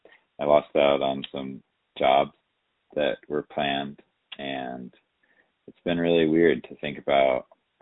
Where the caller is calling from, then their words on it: New York, United States; Hi, I'm calling from New York, and I've been thinking a lot about what to say